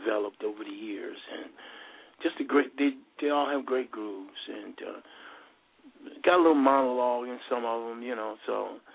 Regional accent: Oakland, California, United States; Oaktown. I'm from Oakland.

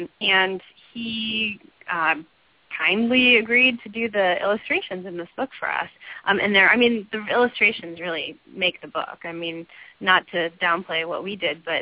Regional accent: Midwest, United States; I mean, I'm from the Midwest, but yeah, I've been out here way too long, so it's all the negative has filtered in.

